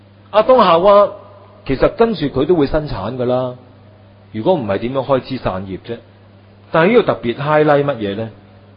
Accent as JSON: {"language": "Cantonese", "country": "China", "said": "所以我哋中国人、东方人呢，嗰种嘅父权啦，男人系一家之主啦"}